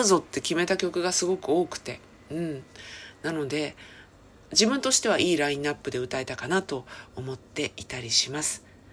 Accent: Chiba, Japan; だから、私の地元千葉県の方でも

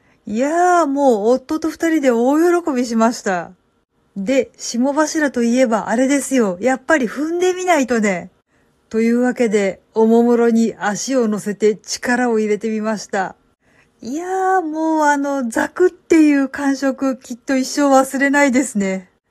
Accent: Kansai, Japan; now in Kanto, Japan; 私、今は関東に住んでるんですけど、もともと関西人なんですよ。

